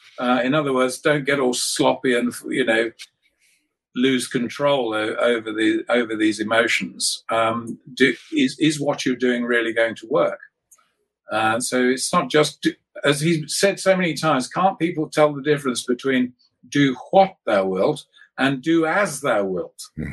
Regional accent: United Kingdom; it was obvious to me when I was growing up in Britain, where there was a socialist government of a sort in the late 60s and early and to mid 70s

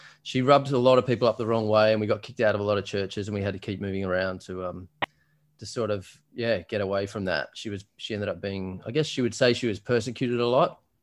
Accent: Blue Mountains, New South Wales, Australia; I grew up in the Blue Mountains of Sydney.

